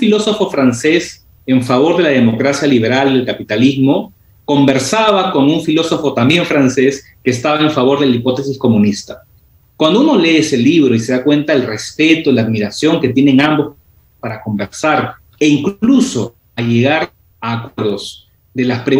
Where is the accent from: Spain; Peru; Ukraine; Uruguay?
Peru; tenemos que entender como peruanos